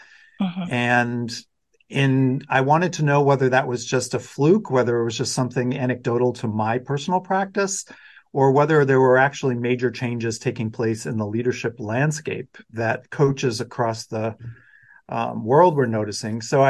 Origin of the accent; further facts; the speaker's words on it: Boston, Massachusetts, United States; also born or lived in Dallas / San Diego / New York City; now in Amsterdam, Netherlands; I'm originally from Boston area and then lived across the U.S. In Dallas, Texas, and in San Diego, California, and then many years in New York City. And now I have moved to Europe, living in Amsterdam in the Netherlands.